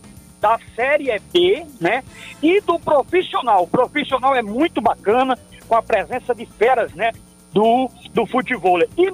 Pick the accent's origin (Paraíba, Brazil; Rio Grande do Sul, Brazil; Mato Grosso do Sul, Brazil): Paraíba, Brazil; Eu sou apaixonado pelo esporte da minha terra, da minha Paraíba.